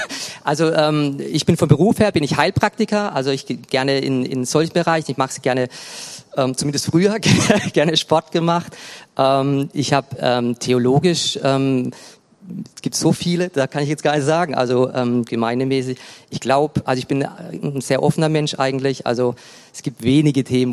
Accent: Karlsruhe, Baden-Württemberg, Germany; now in Dortmund, Germany; Also ich komme ursprünglich aus Baden, aus Karlsruhe, aus der Nähe von Karlsruhe.

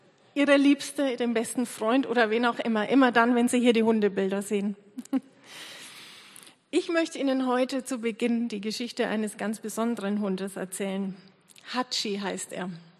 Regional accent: Neidhardswinden, Bavaria, Germany; Ich bin 45 Jahre alt und ich komme aus Mittelfranken in der Nähe von Nürnberg bei Erlangen, aus einem kleinen Dorf mit 200 Einwohnern. Neidhartswinden heißt es, mitten in der Bamba.

